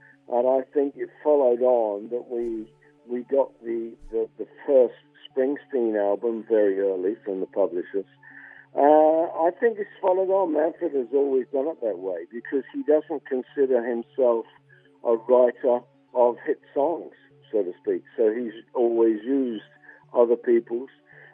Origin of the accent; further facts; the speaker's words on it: England, United Kingdom; born there; also born or lived in Australia; Australia because I lived in Australia for 6 years. I got an Australian family. A lot of people think I came from Australia, but I was born in England.